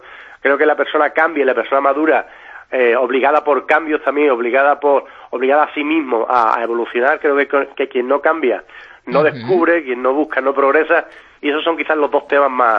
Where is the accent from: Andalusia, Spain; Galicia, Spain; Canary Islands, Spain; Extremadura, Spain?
Extremadura, Spain; No puedo, por supuesto, dejar mucho mi tierra, ni mis amigos, ni mi familia. Pero sí es verdad que viendo Extremadura desde la distancia, yo que toda la vida he creado y he vivido en Extremadura